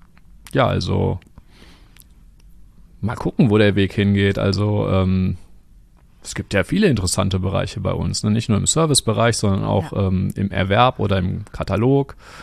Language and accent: German; Düsseldorf, North Rhine-Westphalia, Germany; born there; Ich habe tatsächlich, bin ich in Düsseldorf geboren.